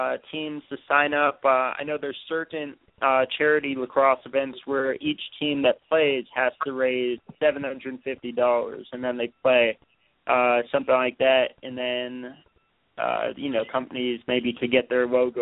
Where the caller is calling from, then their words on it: California, United States; How's it going? This is … from Southern California.